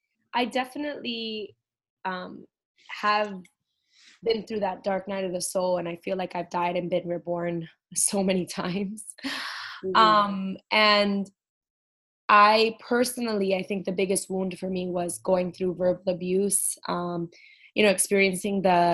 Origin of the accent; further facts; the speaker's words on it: Brooklyn, New York, United States; I grew up in Brooklyn, and I remember seeing homeless people and this specific man that always sat in front of the Duane Reade.